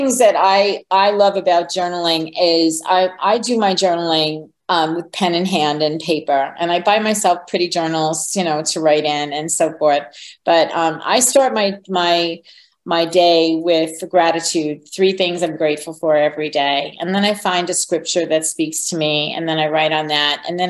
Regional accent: Long Island, New York, United States; I grew up on Long Island.

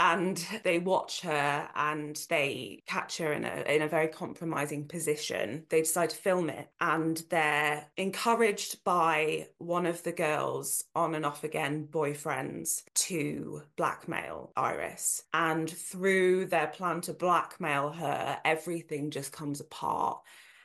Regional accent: Nottingham, East Midlands, United Kingdom; especially Nottingham, where I'm from, and Derby

